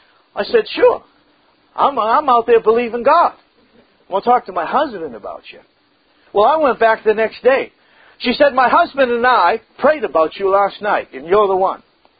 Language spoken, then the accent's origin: English; Massachusetts, United States; also born or lived in Western US; Oh, I told her where I was from, that I was from Massachusetts, but I had been living out west for a number of years.